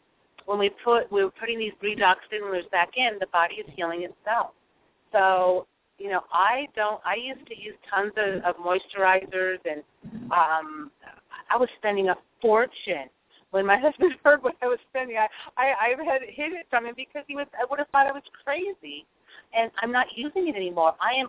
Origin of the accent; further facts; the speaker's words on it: San Diego, California, United States; I grew up in San Diego, and my mom used to put us in the sun as babies.